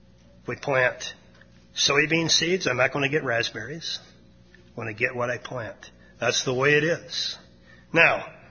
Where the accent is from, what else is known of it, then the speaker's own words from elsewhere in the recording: Newfoundland and Labrador, Canada; I grew up in Newfoundland, as most of you know.